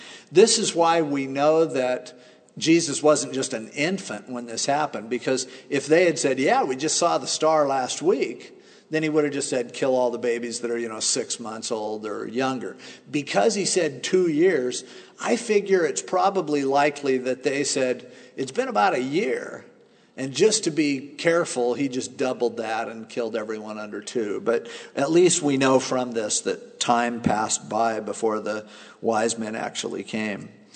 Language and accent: English; Stanton, United States; I grew up in Stanton. Yeah. And Stanton, it was the pits living in Stanton, but they called it the crossroad of vacation land.